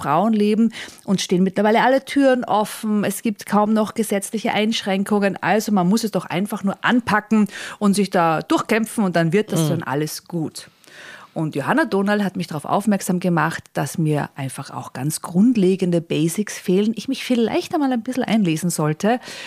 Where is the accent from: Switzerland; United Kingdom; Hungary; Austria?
Austria; Mondsee, Upper Austria; Ich bin am Land aufgewachsen in Mondsee